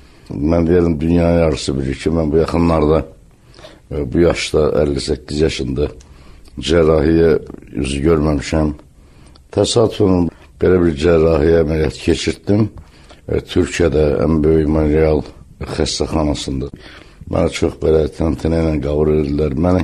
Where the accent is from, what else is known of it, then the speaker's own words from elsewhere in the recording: Sovetski, Baku, Azerbaijan; Əlbəttə, böyük çətinliklə böyümüşəm Sovetskidə. Atam sənətçi olub, ailələ maaş almayıb.